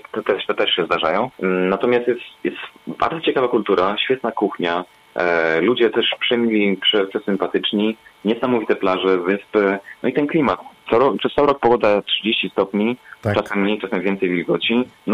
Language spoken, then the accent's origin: Polish; Gorzów Wielkopolski, Lubusz Voivodeship, Poland; Gorzów, ja jestem z Gorzowa, albo przecież z Polski.